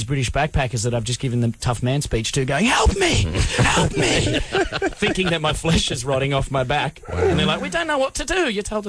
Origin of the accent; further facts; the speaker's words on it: Australia; And I was like, being an Australian's a daily struggle to survive.